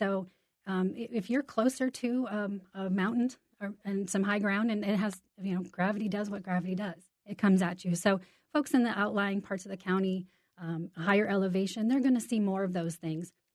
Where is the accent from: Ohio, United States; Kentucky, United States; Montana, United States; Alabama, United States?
Ohio, United States; I grew up in Ohio